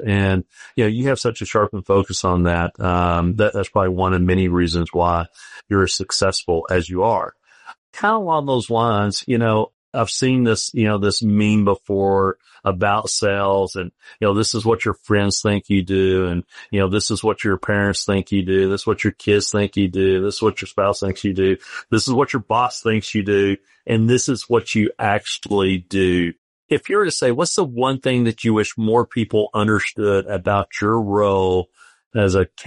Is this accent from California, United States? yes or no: no; Texas, United States; And me being a Texan, I'm not a UT fan. I'm a big Texas A&M fan.